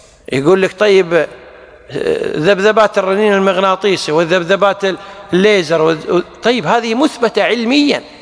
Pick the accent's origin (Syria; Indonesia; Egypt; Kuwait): Kuwait; يعني مثلا عندنا بالكويت توقيت موضوع من أول سنة 86